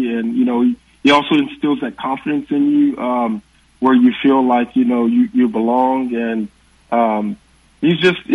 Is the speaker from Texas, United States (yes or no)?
yes; Houston, Texas, United States; Obviously I'm from Houston, but just to even go back down to Texas and play, you know, down there, growing up